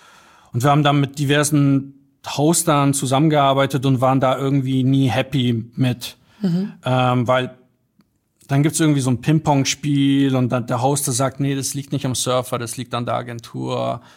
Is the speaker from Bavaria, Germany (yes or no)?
yes; Bavaria, Germany; also born or lived in Poland; ich bin in Polen geboren und wie gesagt in Niederbayern aufgewachsen. Und fühle mich sowohl in Krakau als auch in München sehr wohl.